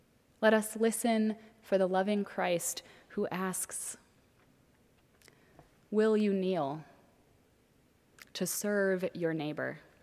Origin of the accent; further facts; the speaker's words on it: Minneapolis, Minnesota, United States; Many of you know that I grew up in Minneapolis, Minnesota.